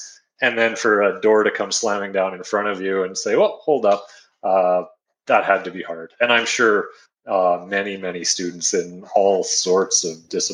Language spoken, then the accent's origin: English; Edmonton, Alberta, Canada; So I went into university. I'm from Edmonton. I went to the University of Alberta there